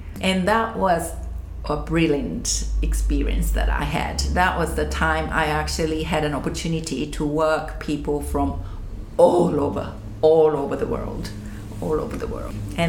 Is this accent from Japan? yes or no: yes; Japan; I remember I lived in the college, the dormitory. And of course, I came from Japan.